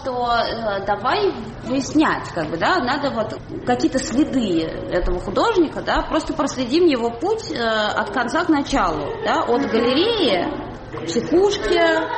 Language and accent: Russian; Russia; я журналист из России